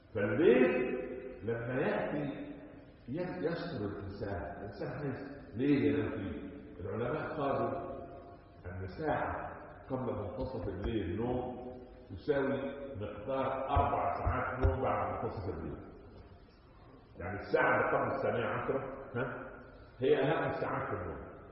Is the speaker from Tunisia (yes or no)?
no; Upper Egypt, Egypt; عندنا في الصعيد